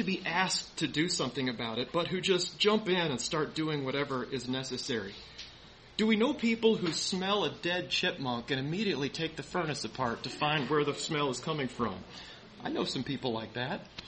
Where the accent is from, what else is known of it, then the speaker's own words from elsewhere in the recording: Freeport, Illinois, United States; born there; a man who served as an elder at the church where I was born down in Freeport, Illinois.